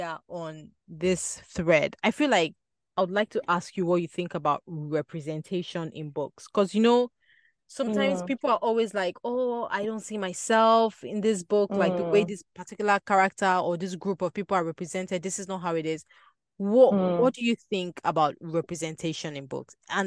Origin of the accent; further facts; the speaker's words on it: Nigeria; As a Nigerian living in Nigeria, it was giving caricature.